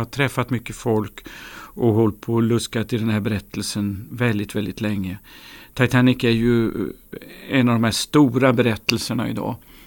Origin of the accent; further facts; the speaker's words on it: Gyttorp, Örebro County, Sweden; Själv är jag uppväxt i Gyttorp i Bergslagen, och det är väl ungefär så långt man kan komma från havet och Atlantångare som tänkas kan.